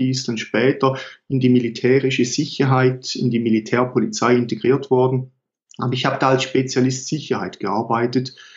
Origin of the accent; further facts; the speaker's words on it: Eastern Switzerland, Switzerland; ganz einfach gesagt, ich komme aus der Schweiz, aus der Ostschweiz